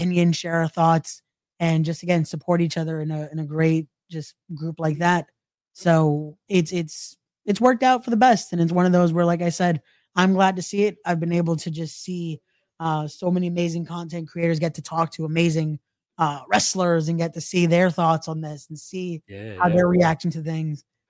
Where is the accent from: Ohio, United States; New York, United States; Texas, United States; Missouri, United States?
New York, United States; I'm a New Yorker and doing shows in New Jersey is amazing.